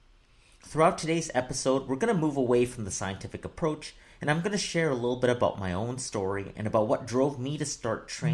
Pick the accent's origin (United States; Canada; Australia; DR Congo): Canada; Vancouver, British Columbia; I found myself running most years growing up in Vancouver